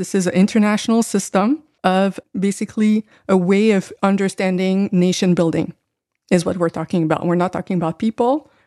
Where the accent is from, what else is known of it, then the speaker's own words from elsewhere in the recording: Canada; It's very hard to understand Israel as a Canadian if you don't also understand the history of settler colonialism in Canada.